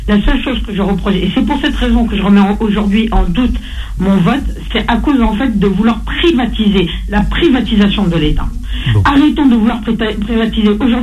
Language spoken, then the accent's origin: French; France; Je suis française